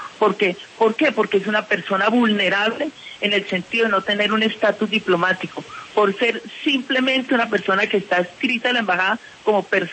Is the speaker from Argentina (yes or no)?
no; Colombia